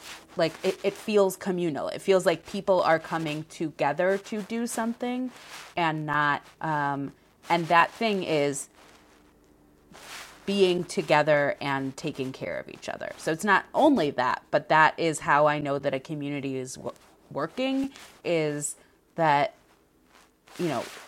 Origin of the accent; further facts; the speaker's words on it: Chicago, Illinois, United States; I felt when I was growing up very held by the community that I grew up in Chicago, and it was a large community.